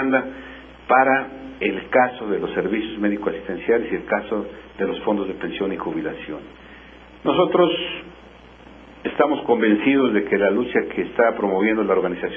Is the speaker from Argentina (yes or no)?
no; Mexico; aquí los beneficiarios no son los mexicanos, no somos los mexicanos